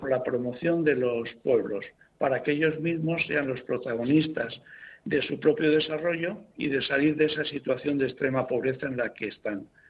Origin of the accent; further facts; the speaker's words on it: Spain; el español es una persona de corazón solidaria